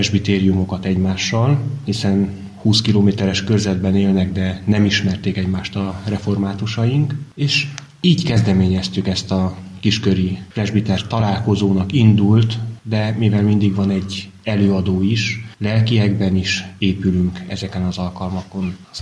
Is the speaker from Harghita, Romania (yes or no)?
no; Ardusat, Maramureș, Romania; also born or lived in Mureș County; Szászrégen mellett töltöttem a gyermekkorom első részét, utána pedig Máramarosban, Szamosardon nőttem fel lényegében, és voltak épp Máramarosinak mondom magam.